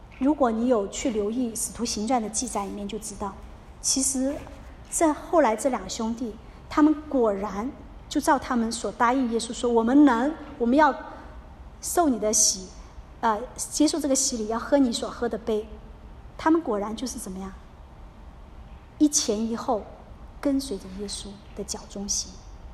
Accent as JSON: {"language": "Chinese", "country": "China", "said": "所以就像我们中国人在饭桌上"}